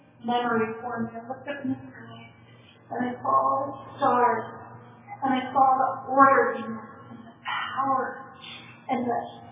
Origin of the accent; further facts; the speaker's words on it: Pennsylvania, United States; When I was 16, there was a guy came to our little hometown in Pennsylvania. I grew up in Pennsylvania.